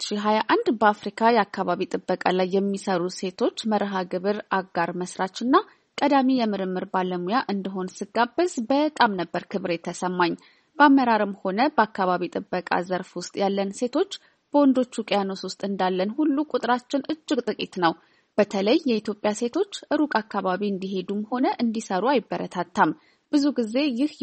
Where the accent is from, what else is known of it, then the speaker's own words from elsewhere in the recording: Addis Ababa, Ethiopia; ያደግኩት አዲስ አበባ ውስጥ ነው፣ ግን ገና በልጅነቴ በሀገሬ መዞር በመቻሌ ትልቅ እድል ነበረኝ።